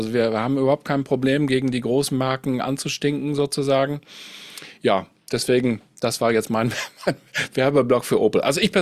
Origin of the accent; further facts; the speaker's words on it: Münster, North Rhine-Westphalia, Germany; Ich bin ja ursprünglich komme ich aus Münster und deswegen ist Fahrrad da ein Thema.